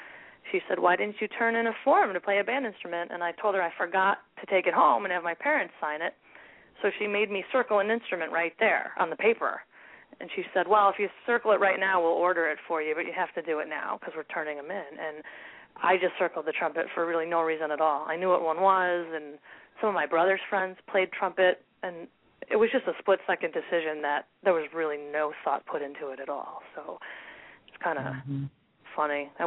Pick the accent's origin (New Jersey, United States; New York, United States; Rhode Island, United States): New York, United States; Buffalo; And I grew up in Buffalo, and when I grew up there, I played a lot of salsa and a lot of Latin music, too.